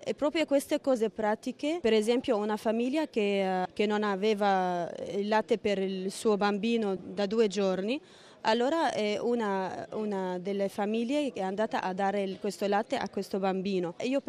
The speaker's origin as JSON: {"language": "Italian", "country": "Syria", "said": "C'è tante possibilità di vivere questa nuova evangelizzazione da noi in Siria."}